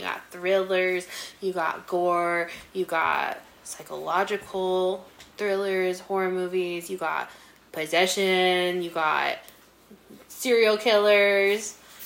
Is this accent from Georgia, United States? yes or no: no; Carlsbad, New Mexico, United States; Yes, because, like, the story growing up, I'm from Carlsbad, and they always said she was wandering around the Pecos.